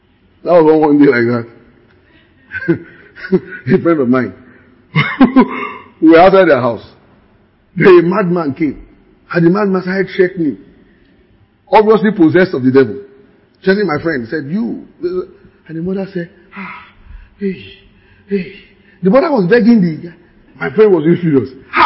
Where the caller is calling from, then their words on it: Akure, Ondo, Nigeria; Okay, sorry, I'm an anonymous caller. I'm calling from Jabu Jessa. Oh, Akure.